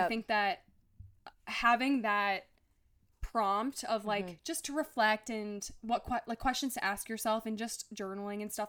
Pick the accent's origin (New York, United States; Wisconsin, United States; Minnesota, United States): Minnesota, United States; also born or lived in Iowa; I graduated from the University of Iowa, it was winter of, I think, 2022. Mm. And I moved back to my hometown in like Minnesota.